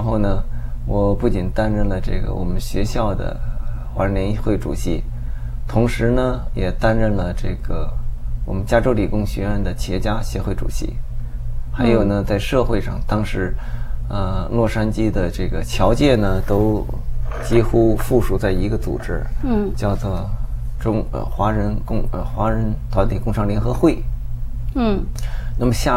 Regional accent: Tianjin, China; now in United States; 因为我来自天津，所以我担任这个天津海外联谊会的副主席。

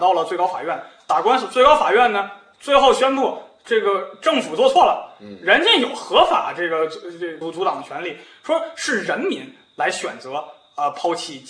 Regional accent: China; 我一想作为中国人不能不知道6.4的背景

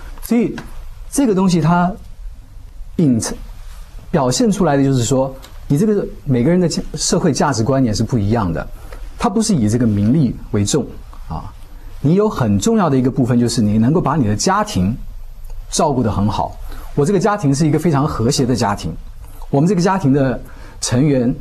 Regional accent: China; 就是我们中国人讲的，这是一个很好的状态

